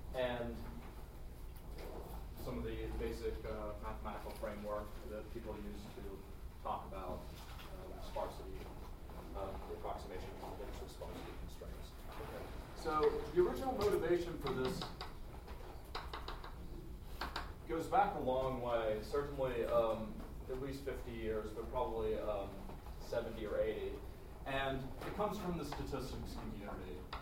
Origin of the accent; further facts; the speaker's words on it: Texas, United States; I decided to go back to my roots and give a Blackboard talk so that y'all can take notes. I'm from Texas. I will say y'all.